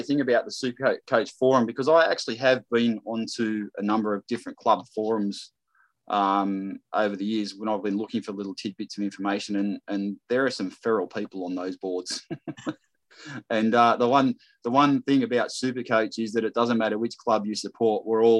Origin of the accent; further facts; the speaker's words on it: New South Wales, Australia; It's kind of a funny story because I'm in from New South Wales and I've always been a rugby league person myself.